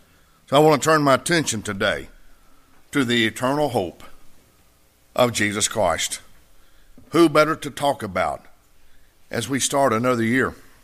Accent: Mississippi, United States; I come from that area over near Tupelo, and I come from

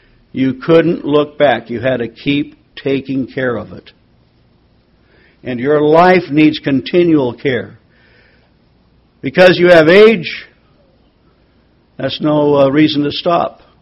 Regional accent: Wyoming, United States; Growing up in Wyoming, the value of rains at the proper season for wheat is unbelievable.

